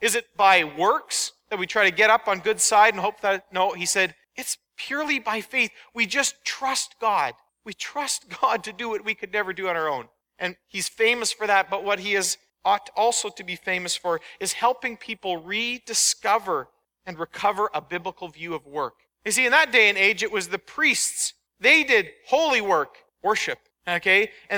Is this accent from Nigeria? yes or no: no; Manitoba, Canada; I grew up in Manitoba, and we went and stayed overnight in households there